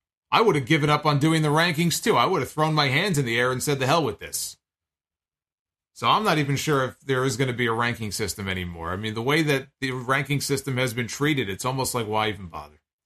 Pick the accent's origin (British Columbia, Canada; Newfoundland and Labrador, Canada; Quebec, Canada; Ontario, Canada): Ontario, Canada; Toronto; the time would be next week on Dynamite in my hometown of Toronto, Canada.